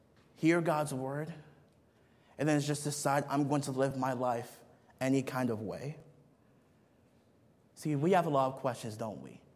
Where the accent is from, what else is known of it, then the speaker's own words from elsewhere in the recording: Eagan, Minnesota, United States; I remember growing up in the Midwest in Minnesota, a lot of farms. I grew up in a small town, Eagan, Minnesota, and everywhere you drove, it was just farms.